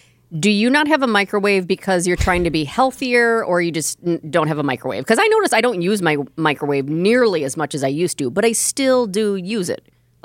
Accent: Wisconsin, United States; I'm from Wisconsin. I do like the snow.

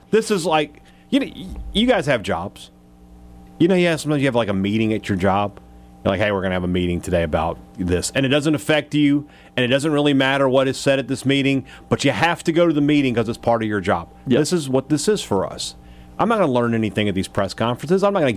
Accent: Vicksburg, Mississippi, United States; Our buddy Sam was he was in my hometown of Vicksburg, and he was like, where can I go eat a steak?

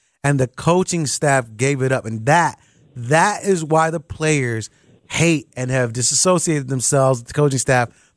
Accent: Chicago, Illinois, United States; You're kind of cool. We're from Chicago. We'll be all right.

